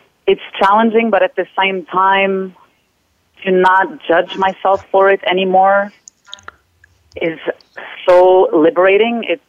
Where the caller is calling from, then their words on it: Chambly, Quebec, Canada; I'm calling in from Chambly. It's a town just outside of Montreal, 20 minutes from downtown Montreal.